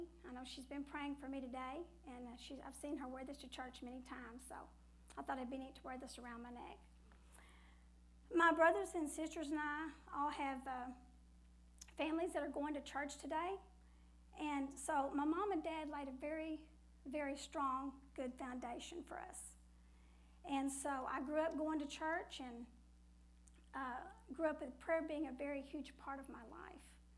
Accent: Vernon, Texas, United States; born there; accent: Texas; But I was born in Vernon, Texas. That's where I get my accent, if you're wondering. I was born in the northern part of the state

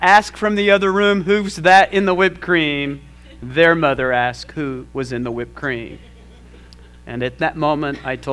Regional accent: Flora Vista, New Mexico, United States; Growing up in Flora Vista, New Mexico, we had some traditions.

